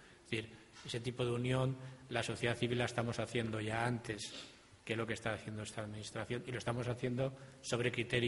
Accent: Spain; no como colegios, sino como españoles, el tener ese control extra. En España no existe

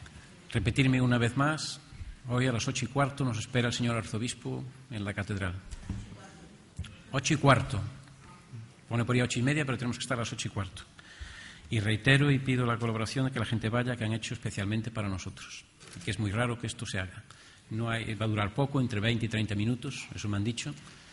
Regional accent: Galicia, Spain; now in Granada, Spain; yo soy gallego y trabajo en la Universidad de Granada.

